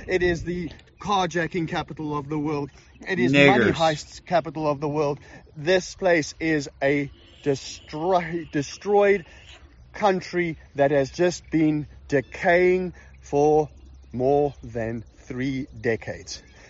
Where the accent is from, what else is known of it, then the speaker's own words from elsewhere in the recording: South Africa; now in United States; I come from South Africa. I'm 39 years old, which means I was born during the apartheid era.